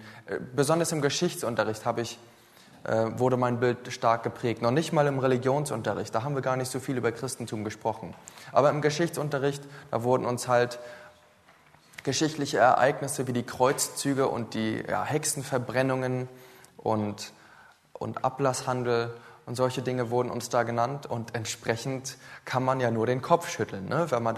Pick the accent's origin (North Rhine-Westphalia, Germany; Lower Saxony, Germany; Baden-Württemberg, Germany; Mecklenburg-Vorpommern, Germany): Mecklenburg-Vorpommern, Germany; Ich bin Mecklenburger. Und ich bin's gern. Ich bin in einer atheistischen Familie aufgewachsen.